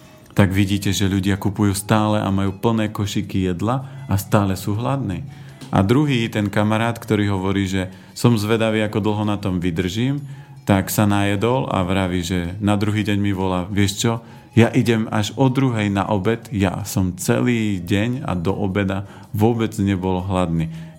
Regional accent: Žilina Region, Slovakia; tým, že som z Oravy

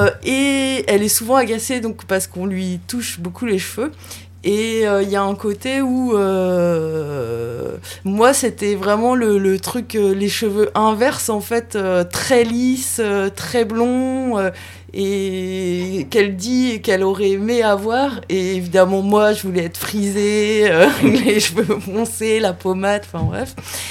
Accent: Brittany, France; Je suis bretonne

